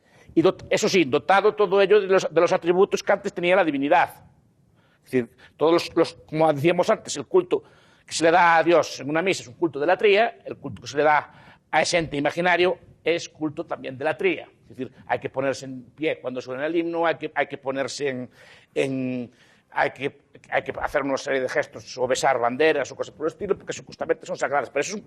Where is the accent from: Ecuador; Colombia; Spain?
Spain; Pues soy español.